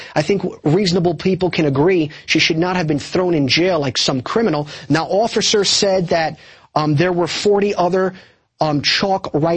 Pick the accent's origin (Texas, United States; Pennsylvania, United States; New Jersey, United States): New Jersey, United States; In other news, in the state of New Jersey, my home state